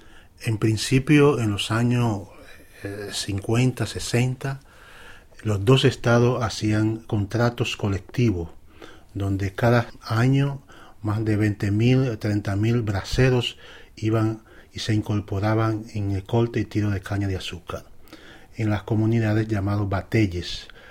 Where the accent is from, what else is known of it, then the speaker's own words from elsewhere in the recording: Dominican Republic; Realmente nosotros somos de la República Dominicana